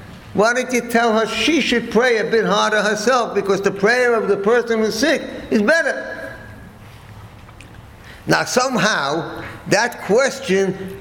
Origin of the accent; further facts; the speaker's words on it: Brooklyn, New York, United States; now in England; I'm in England, I'm from Brooklyn originally, you can tell.